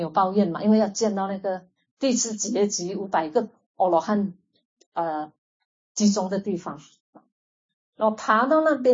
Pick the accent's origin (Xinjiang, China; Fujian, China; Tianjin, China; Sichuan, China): Fujian, China; 中国人传统死了三年要做功德，我们福建人要做功德的，功德至少100千。